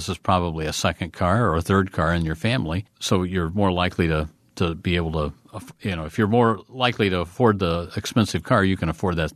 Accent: Indianapolis, Indiana, United States; I'm from Indianapolis originally

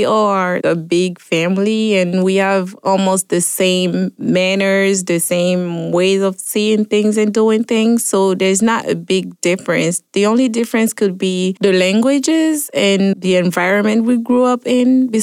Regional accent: Côte d’Ivoire; moved away as an adult; I grew up in Ivory Coast, and I used to come here to the U.S. for vacation in the summertime.

